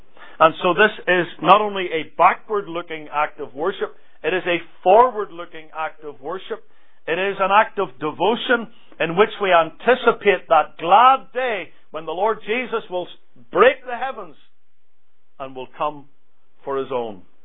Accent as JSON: {"language": "English", "country": "United Kingdom", "said": "and there we were, and I was a greenhorn from the United Kingdom, not knowing what any of this was about."}